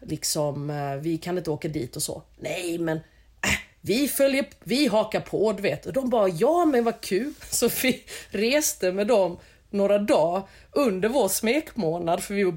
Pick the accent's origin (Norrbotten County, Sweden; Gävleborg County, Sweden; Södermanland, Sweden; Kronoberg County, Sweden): Kronoberg County, Sweden; Växjö; now in Lund, Sweden; Jag är från Växjö och bor i Lund.